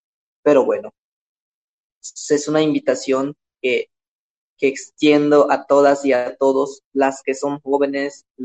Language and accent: Spanish; Cisteil, Yucatán, Mexico; Así lo dijo mi abuelo … que hizo su revolución o su rebelión en 1761 en mi pueblo, que se llama Sisteil.